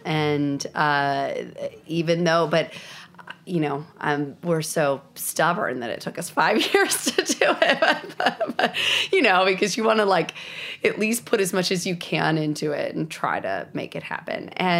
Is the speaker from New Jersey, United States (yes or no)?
yes; New Jersey, United States; moved away; growing up in New Jersey and then moving to the Southeast, I was like surrounded by biscuits and then also donuts